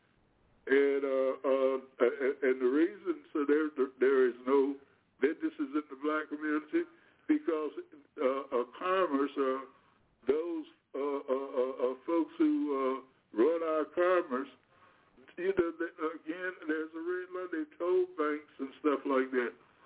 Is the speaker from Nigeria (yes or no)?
no; Delaware, United States; even my hometown, I'm from the state of Delaware.